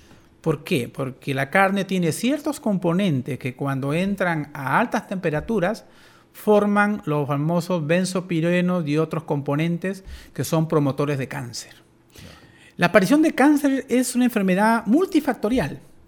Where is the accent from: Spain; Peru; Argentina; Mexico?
Peru; northern Peru; moved away as an adult; now in Chile; yo soy del norte del Perú, y en el norte del Perú se come más pescado, ¿no?